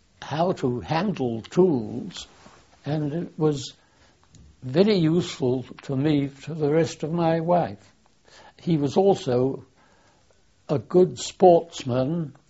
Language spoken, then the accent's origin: English; London, United Kingdom; born there; I was born on October the 31st, 1898, in London. I think it was Randolph Crescent, that's near Maida Vale.